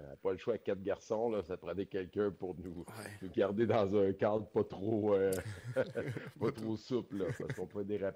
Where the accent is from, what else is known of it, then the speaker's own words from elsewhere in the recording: Arthabaska, Quebec, Canada; born there; je suis pas mal né proche d'ici, là. J'ai pas mal toute ma vie à Victoriaville.